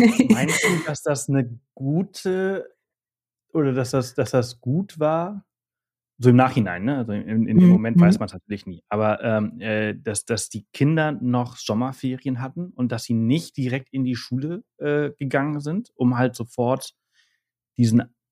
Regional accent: Germany; now in Spain; Also ich würde sagen, dass ich heute mehr Deutsch bin als Spanier. Das ist auf jeden Fall so, obwohl ich jetzt in Spanien lebe.

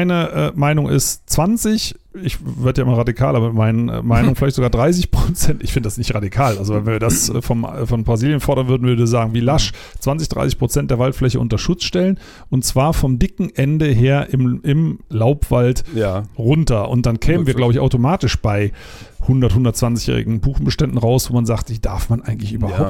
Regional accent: Sinzig, Rhineland-Palatinate, Germany; Wir haben das gerade hier aus der Nähe auch aus Sinzig mal überprüft, meiner alten Heimatstadt.

